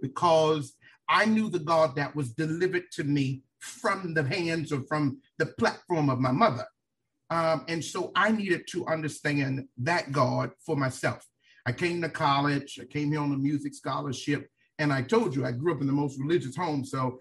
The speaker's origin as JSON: {"language": "English", "town": "Miami", "region": "Florida", "country": "United States", "tie": "born or raised there", "said": "I am from Miami, Florida. I grew up in a single parent home."}